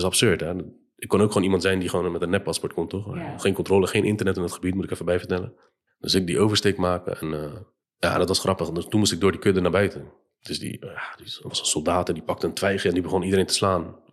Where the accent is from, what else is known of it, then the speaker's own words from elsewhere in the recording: Netherlands; En ik zei ook niet dat ik uit Nederland kwam, ik zei altijd dat ik uit Kabul kwam.